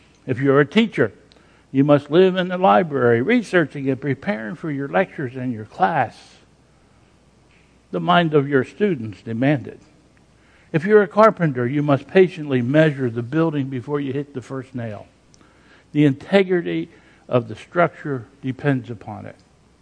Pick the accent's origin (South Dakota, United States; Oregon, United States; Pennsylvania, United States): Pennsylvania, United States; but I'm from Pennsylvania